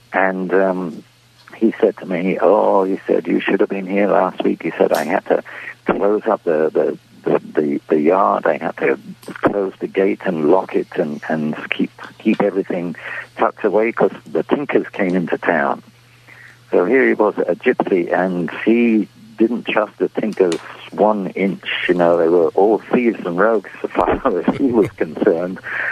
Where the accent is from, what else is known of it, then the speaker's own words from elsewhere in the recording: England, United Kingdom; And the gypsies, I'm from an English tribe of gypsies, the tribes all over the place.